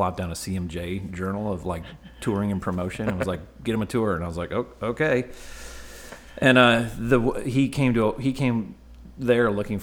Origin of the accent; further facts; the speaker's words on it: Midwest, United States; if you're from the Midwest, and I grew up in the Steel Belt